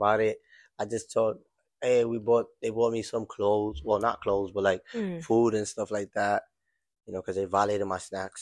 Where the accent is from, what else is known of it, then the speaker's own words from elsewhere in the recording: Gambisara, Upper River, Gambia; It's because I'm from Gambisara. Okanda Gambia.